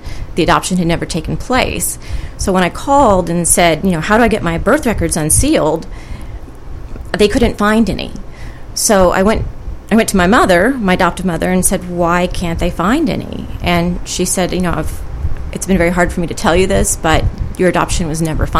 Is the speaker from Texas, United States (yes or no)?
yes; Texas, United States; So I walked into the office in Austin, Texas, because I'm from Texas